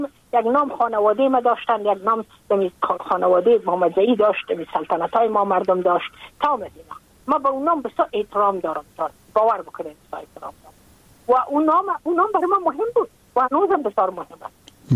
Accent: Afghanistan; moved away as an adult; now in United States; من که از افغانستان بر آمدم من اون سال بودم 28 ساله

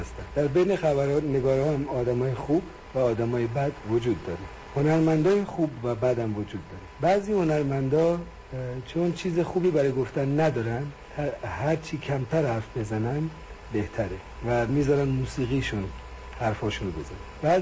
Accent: Tehran, Tehran Province, Iran; درسته که من تو تهران به دنیا آمدم و بزرگ شدم، ولی به خاطر کار پدرم در بیشتر شهرها و حتی دهات ایران زندگی کردم

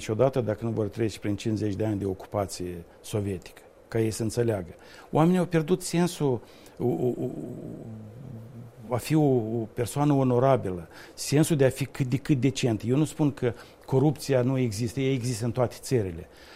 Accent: Mereșeuca, Ocnița District, Moldova; Da, eu sunt din Mereșeuca și eram foarte mândru de nordul Moldovei.

